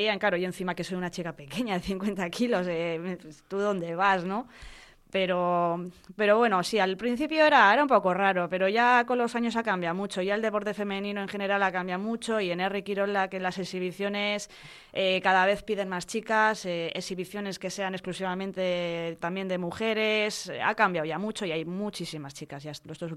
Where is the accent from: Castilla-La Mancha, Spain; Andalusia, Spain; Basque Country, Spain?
Basque Country, Spain; Bilbao; Pues mira, yo soy bilbaína